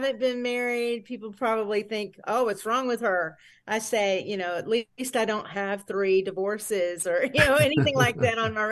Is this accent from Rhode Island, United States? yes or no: no; North Carolina, United States; The only thing I did in North Carolina was go to school. You know, I mean, I grew up, went to elementary school, then high school and whatever, what have you.